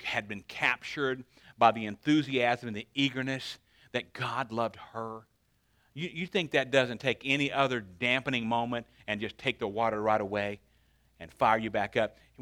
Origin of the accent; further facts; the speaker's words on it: Paris, Arkansas, United States; born there; I was born in Paris, Arkansas. It's a hole-in-the-wall place out in the country